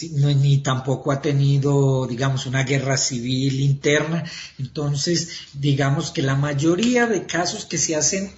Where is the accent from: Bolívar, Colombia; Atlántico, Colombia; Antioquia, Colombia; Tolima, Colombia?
Antioquia, Colombia; Medellín; Yo soy de Medellín, porque en Medellín este tema sí fue muy desarrollado